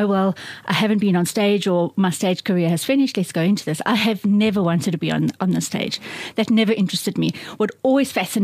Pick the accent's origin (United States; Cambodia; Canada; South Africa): South Africa; we couldn't have full-time employment as a South African in the dark days of apartheid.